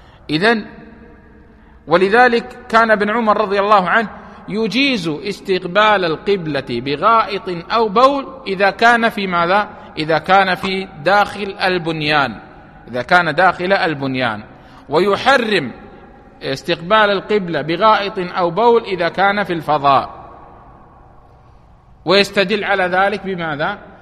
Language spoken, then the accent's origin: Arabic; United Arab Emirates; طيب إذا كان عندنا في الإمارات مثلا، هل يقال شرقوا أو غربوا أو يقال ماذا؟